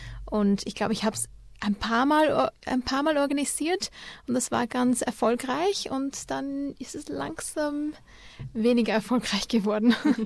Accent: Austria; born there; Ich bin eine geborene Österreicherin.

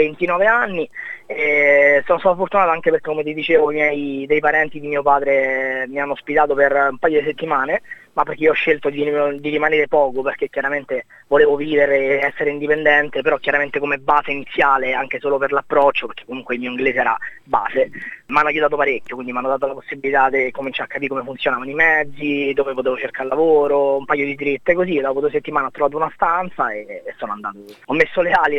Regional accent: Rome, Lazio, Italy; moved away as an adult; now in Australia; vengo da Roma, ho 33 anni, 34 fra pochi giorni

